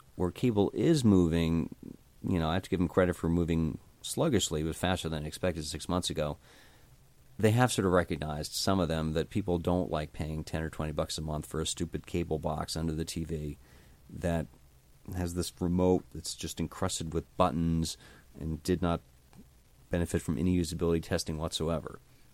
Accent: New Jersey, United States; I mean, I grew up in New Jersey, so I saw it firsthand.

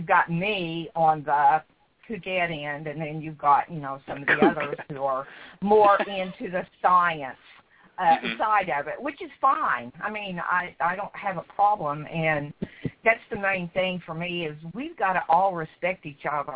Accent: Oklahoma, United States; born there; Well, I was born in Oklahoma. I've lived in Oklahoma the majority of my life.

